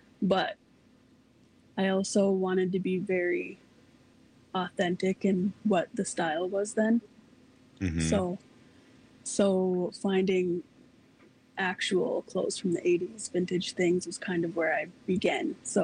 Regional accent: Minnesota, United States; I've been enrolled at Leech Lake. I grew up on the Mille Lacs Band Reservation.

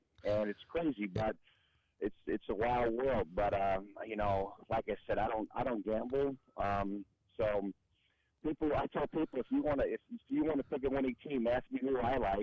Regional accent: New Jersey, United States; with a bunch of high school buddies and guys that I grew up with in New Jersey and in my area.

